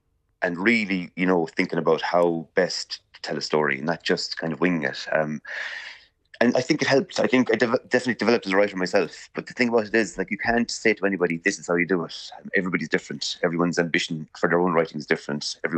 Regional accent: Munster, Ireland; People are living in a village in North Tipperary. It's a fictionalized version of my hometown

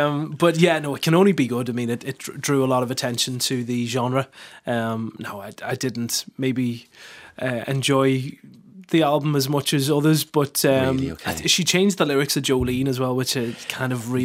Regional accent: Liverpool, North West England, United Kingdom; moved away as an adult; now in Ireland; I moved when I was 18 from Liverpool, yeah.

